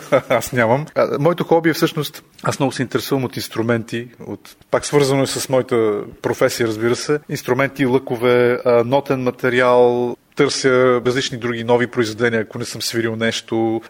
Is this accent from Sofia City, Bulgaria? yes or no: yes; Sofia, Sofia City, Bulgaria; с тях можем да посетим и София, моя роден град